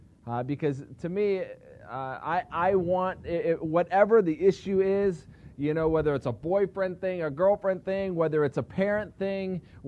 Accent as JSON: {"language": "English", "region": "California", "country": "United States", "tie": "born or raised there", "said": "Let me tell you, I grew up in Southern California. It explains a lot of my weird behavior."}